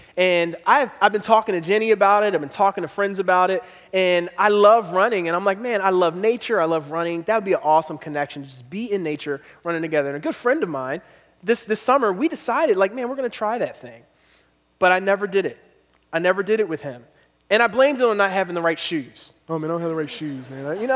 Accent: Philadelphia, Pennsylvania, United States; I grew up in Philadelphia, and can I just tell you, guns were never associated with pleasure in my life.

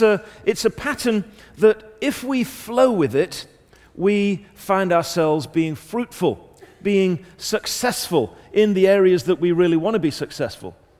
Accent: England, United Kingdom; as always, being slightly English

